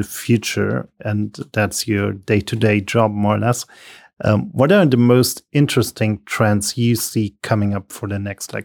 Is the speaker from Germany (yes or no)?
yes; Germany; I'm coming from Germany